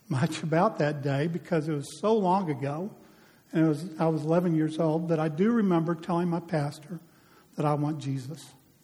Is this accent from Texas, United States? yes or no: yes; Dallas, Texas, United States; See, I grew up in Cassiview area of Dallas, and my parents were believers. My dad was a deacon in a Baptist church.